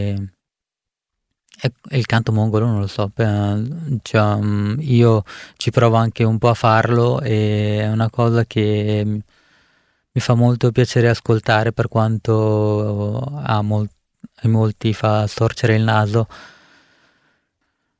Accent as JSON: {"language": "Italian", "country": "India", "second_language": "Italian", "lives_now": "Italy", "said": "ho voluto portare in radio la musica del mio paese"}